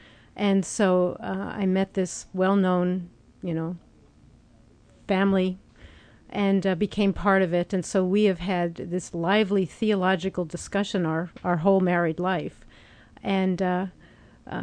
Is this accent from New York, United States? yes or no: yes; New York, United States; I'm from New York.